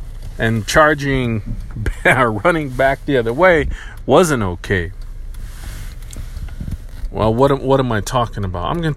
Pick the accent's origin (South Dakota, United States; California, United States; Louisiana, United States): South Dakota, United States; Pine Ridge Reservation; I grew up on the Pine Ridge Reservation, home of the Oglala Lakota people.